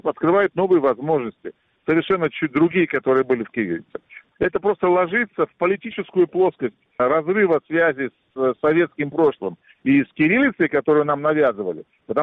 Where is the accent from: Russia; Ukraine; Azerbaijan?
Ukraine; Crimea; Никаким образом у нас нет разрыва с Крымом. Мы коренной народ